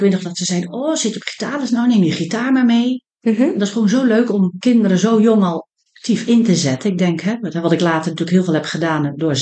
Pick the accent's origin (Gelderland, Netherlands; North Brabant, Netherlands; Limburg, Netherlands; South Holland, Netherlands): Limburg, Netherlands; accent: soft G; Ik kom uit Limburg. Nederlandse Limburg.